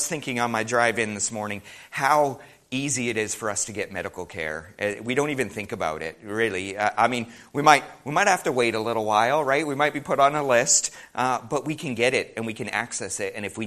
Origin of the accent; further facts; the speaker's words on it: Canada; obviously I'm not from here, I'm from Canada, let's get that out of the way. We have this saying in Canada called the back row Baptists.